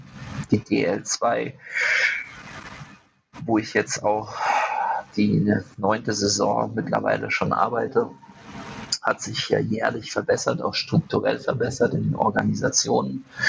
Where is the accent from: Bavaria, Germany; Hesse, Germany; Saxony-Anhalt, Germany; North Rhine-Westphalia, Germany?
Hesse, Germany; Darmstadt; Ich erzähle mal gerne die Geschichte vom Fußballverein meiner Heimatstadt Darmstadt